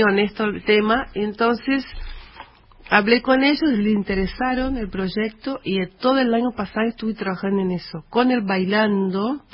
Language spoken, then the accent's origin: Spanish; Minas Gerais, Brazil; Spanish is a second language; Soy brasileña, ¿viste? Naciste en Brasil. Yo nací en Minas Gerais